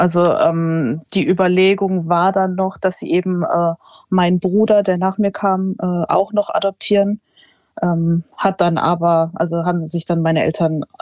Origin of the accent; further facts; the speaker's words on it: Germany; Also ich fühle mich ja hier zu Hause und ich bin hier aufgewachsen und ich würde schon sagen, dass ich schon viele deutsche Züge mitbekommen habe.